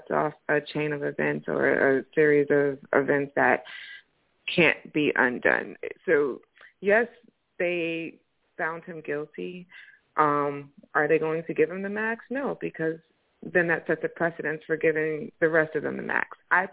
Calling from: New Jersey, United States; I didn't say this last time, but I'm from Jersey.

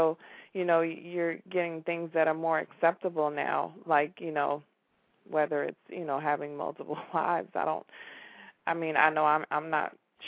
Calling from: New York, United States; I'm in New York.

